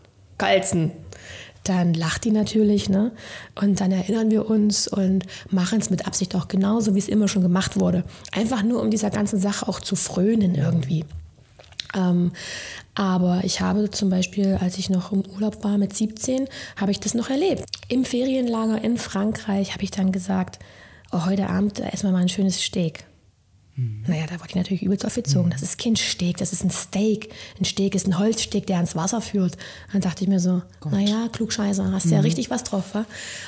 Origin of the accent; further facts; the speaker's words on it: East Germany, Germany; Ob das ein Nachteil als Ossi ist oder auch ein Nachteil, weil ich eine Frau bin, kommt ja dann auch noch zusammen.